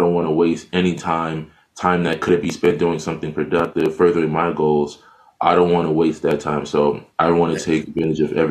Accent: Chicago, Illinois, United States; Born and raised in Chicago.

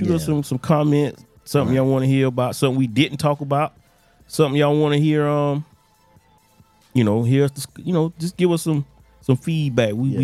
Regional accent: Florida, United States; Not just for me, just because I'm from Florida.

